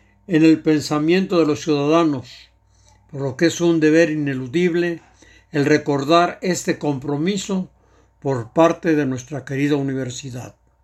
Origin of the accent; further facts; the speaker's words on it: Mexico; Como ciudadanos, como universitarios y como mexicanos, debemos votar.